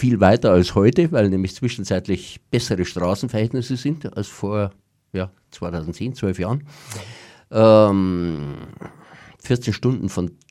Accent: Munich, Bavaria, Germany; ich bin eigentlich Münchner, das brauche ich nicht deutlich sagen, das hören wir.

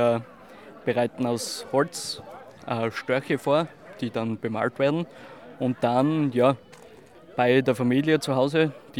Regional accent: Luxembourg; Luxemburg, mein Heimatland.

